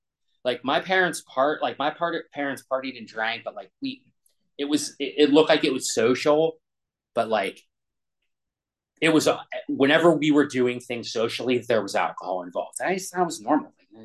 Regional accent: Pennsylvania, United States; I grew up in Western PA.

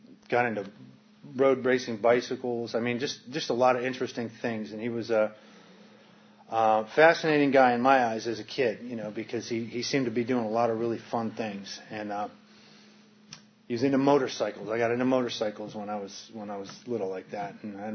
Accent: Connecticut, United States; I was born in Connecticut. My parents, they were old hippies. You know, they went to Woodstock, and they lived out on this farm up in upstate Connecticut.

